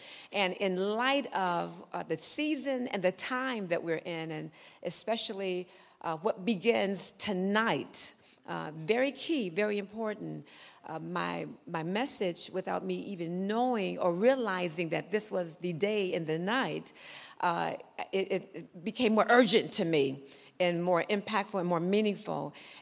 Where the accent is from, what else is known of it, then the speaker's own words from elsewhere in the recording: Sioux Falls, South Dakota, United States; I told you I'm from South Dakota, where God lives too, Sioux Falls. It's a great place.